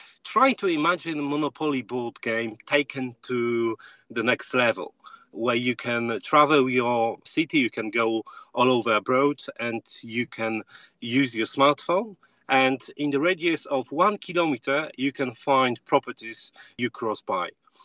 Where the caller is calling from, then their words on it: Krakow, Lesser Poland, Poland; I'm welcoming you from Krakow, Poland.